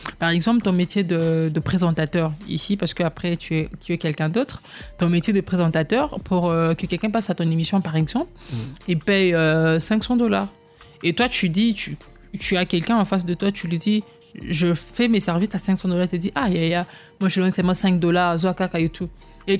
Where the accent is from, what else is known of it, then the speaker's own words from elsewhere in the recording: DR Congo; Parce qu'on est Congolais. Les Congolais ne respectent que les gens qui ont une bonne impression.